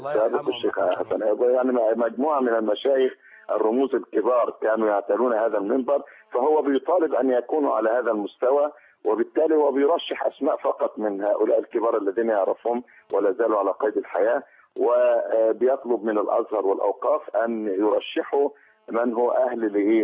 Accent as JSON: {"language": "Arabic", "country": "Egypt", "said": "وعلى بلدنا مصر"}